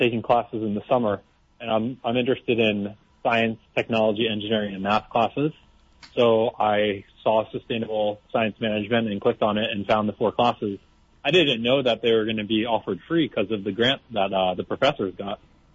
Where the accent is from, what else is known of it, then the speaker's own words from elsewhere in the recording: New Jersey, United States; also born or lived in New York City; now in Kauai, United States; I'm from New Jersey.